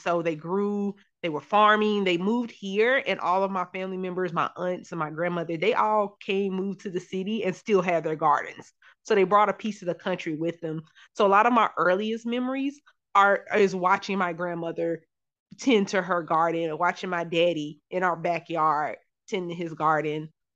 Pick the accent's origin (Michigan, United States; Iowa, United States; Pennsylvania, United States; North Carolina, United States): North Carolina, United States; Charlotte; so I'm from Charlotte, North Carolina. I'm back there. I moved and came back.